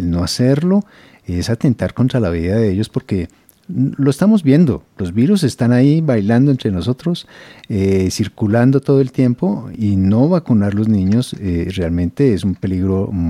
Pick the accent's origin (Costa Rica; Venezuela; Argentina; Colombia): Colombia; protegernos como familia, como colombianos